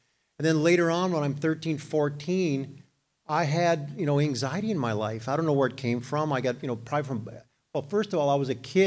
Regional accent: Moorhead, Minnesota, United States; I grew up in Moorhead, Minnesota.

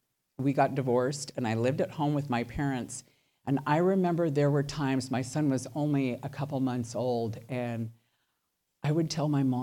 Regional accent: Fairfield, California, United States; born there; I was born in California, a town called Fairfield. It's in between Sacramento and San Francisco.

